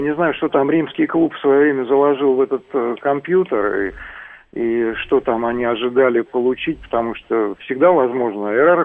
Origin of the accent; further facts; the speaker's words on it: Moscow, Russia; я из Москвы.